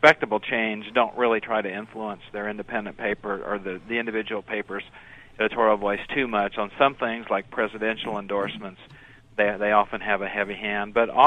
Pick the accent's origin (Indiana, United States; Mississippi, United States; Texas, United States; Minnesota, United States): Indiana, United States; Evansville; I grew up in Evansville, Indiana, down in the southwestern part of the state, you know, 100,000 people or so, and we had two newspapers.